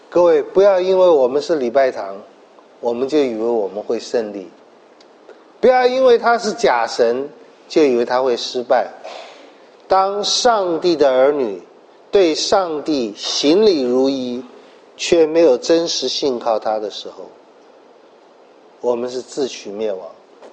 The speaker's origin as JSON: {"language": "Chinese", "country": "China", "said": "我们中国人曾经说这是万里长城，所以胡人不能打进来。"}